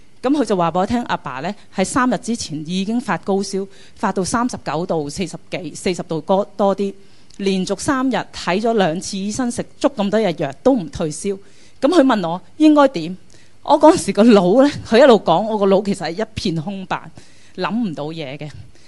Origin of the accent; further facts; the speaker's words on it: Chaozhou, Guangdong, China; 我哋潮州人嚟嘅